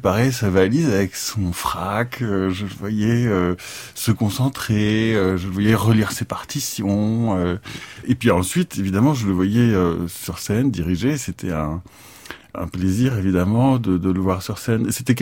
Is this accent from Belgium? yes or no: no; Saint-Germain-en-Laye, Île-de-France, France; also born or lived in Nantes; Alors, j'ai grandi à Saint-Germain-en-Laye. Je suis né à Nantes, mais j'y ai vécu que les trois premiers mois de ma vie. Et après, on est allé à Saint-Germain-en-Laye.